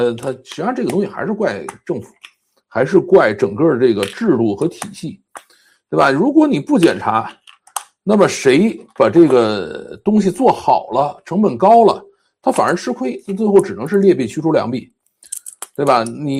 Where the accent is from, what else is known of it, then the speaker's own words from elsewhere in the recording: Changzhou, Jiangsu, China; 我们小时候就是大户人家是会吃这个河豚的，因为我们家是常州人，